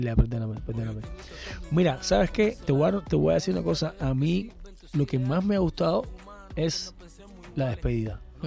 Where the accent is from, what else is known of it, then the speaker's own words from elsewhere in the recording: Cuba; moved away as an adult; now in Spain; Porque cuando yo salí de Cuba, que me dijeron, ten cuidado que el mundo es hostil.